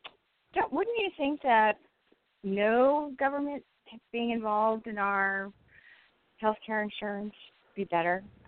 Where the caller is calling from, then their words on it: California, United States; Hi, my name's … I'm calling from Southern California.